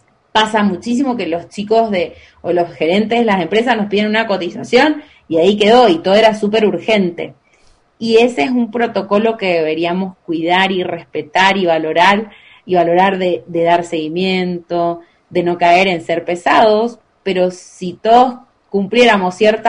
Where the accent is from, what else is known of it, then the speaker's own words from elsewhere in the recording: Argentina; now in Guatemala; Aunque soy argentina y tuteo bastante, en Guatemala he aprendido a tratar más de usted.